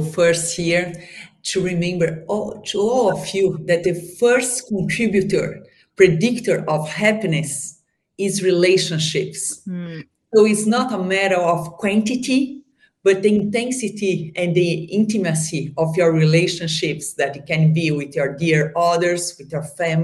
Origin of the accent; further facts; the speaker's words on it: Brazil; now in Miami, United States; So I'm from Brazil, and even though I live in Miami nowadays, I live in the same city as Megan and Javier.